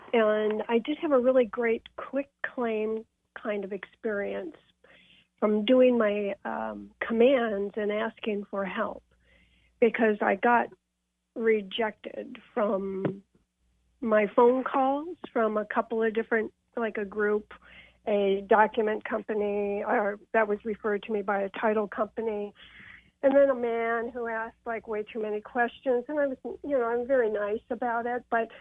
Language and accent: English; New York, United States; I'm originally from New York, so maybe that helped.